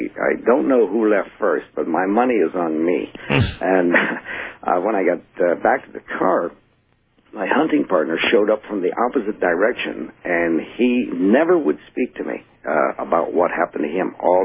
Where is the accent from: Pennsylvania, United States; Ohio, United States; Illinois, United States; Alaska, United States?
Ohio, United States; Canton; And I'm a dumb kid from Ohio. I was from Canton, a steel town.